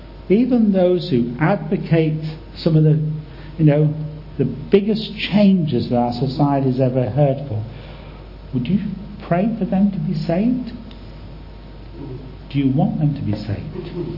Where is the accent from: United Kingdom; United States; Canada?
United Kingdom; we're British of course, we don't quite say things as blatant and bluntly as that, do we?